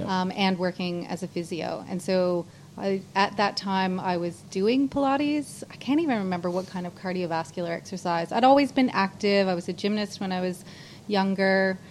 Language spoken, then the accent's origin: English; Canada; moved away as an adult; now in Australia; Yeah, I'm Canadian, if anybody's wondering about the accent.